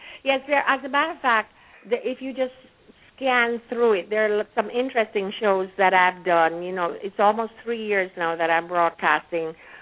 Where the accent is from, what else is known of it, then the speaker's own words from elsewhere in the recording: Kingston, Kingston Parish, Jamaica; born there; We're Kingstonians.